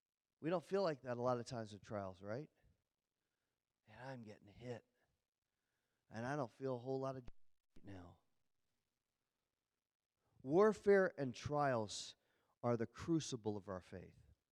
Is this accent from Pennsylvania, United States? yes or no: yes; Pennsylvania, United States; also born or lived in North Carolina; I grew up on the Jersey Shore. We lived in Pennsylvania. We go to the Jersey Shore every summer, and there are decent waves on the Jersey Shore. Then we moved to North Carolina.